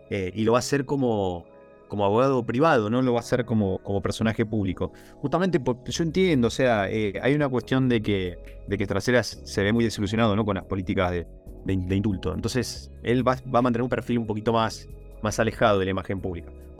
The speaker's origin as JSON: {"language": "Spanish", "country": "Argentina", "said": "que nos deja como argentinos, como país, es algo para remarcar"}